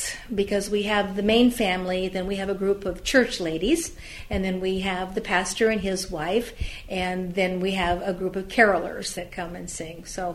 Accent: Albia, Iowa, United States; We were living in Albia, my hometown, taking care of my mom.

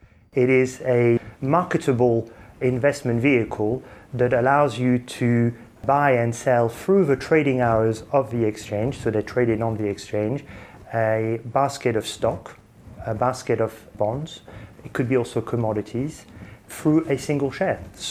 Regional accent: United Kingdom; accent: French-British; I'd hoped that my accent actually wouldn't give it away, but it does in most cases. I'm half French, half Brit, and I spent most of my educational life in the UK. I went to public school and then I ended up going to university here in London.

